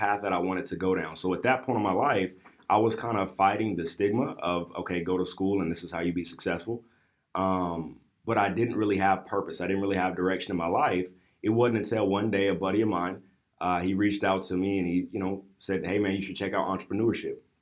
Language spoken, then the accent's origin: English; Sacramento, California, United States; I'm from Sacramento, California, by the way. West Coast, the best coast.